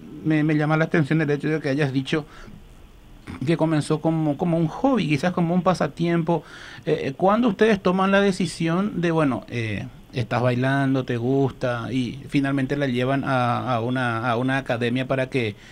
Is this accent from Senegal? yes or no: no; Paraguay; lo que nosotros queremos destacar como paraguayos